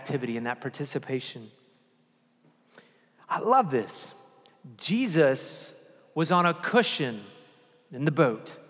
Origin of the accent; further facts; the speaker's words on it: the South, United States; I'm from the South. I grew up in church.